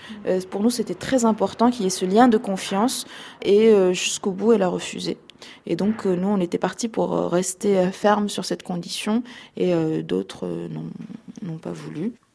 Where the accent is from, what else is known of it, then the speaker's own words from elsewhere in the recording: Morocco; born there; Déjà, je suis née au Maroc.